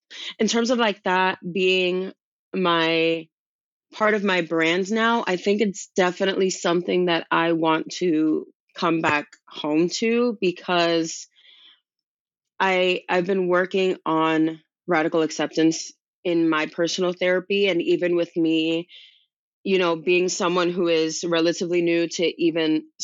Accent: New York, United States; the stigma that I myself had towards it growing up in Washington Heights with drug dealers on my block.

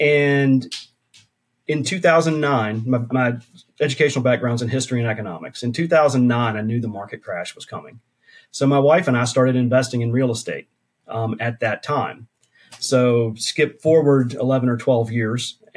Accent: Appalachia, United States; I come from kind of a hard scrabble background, right? I grew up in Appalachia, poor family, lots of challenges.

